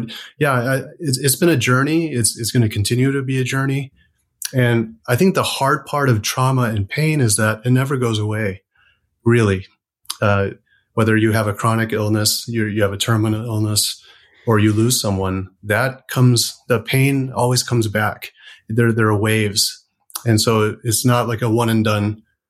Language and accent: English; Chicago, Illinois, United States; I was born and raised in Chicago as the oldest of three sons, and grew up there until I was 18.